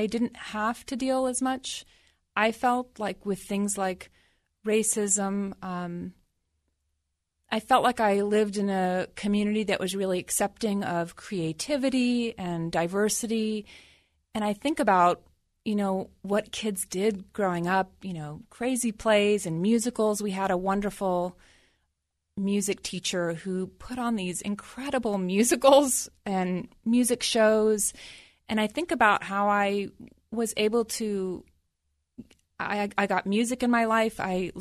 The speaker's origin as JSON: {"language": "English", "region": "Ohio", "country": "United States", "tie": "born or raised there", "said": "I don't just mean my hometown in Ohio and my family of origin"}